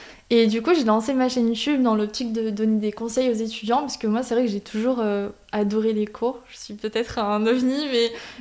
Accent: Quebec, Canada; accent: Quebec; quand j'étais petite, j'ai grandi au Canada, donc j'avais vraiment l'accent québécois.

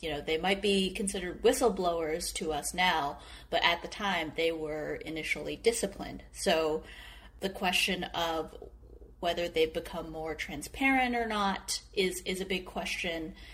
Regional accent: Wuhan, Hubei, China; I'm from Wuhan.

